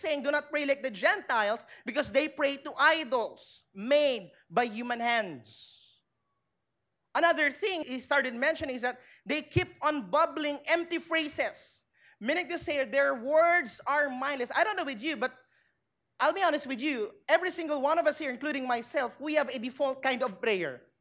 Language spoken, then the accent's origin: English; Philippines; we live in the Philippines, we grew up in the Philippines, got baptized, got birthed again in the Philippines.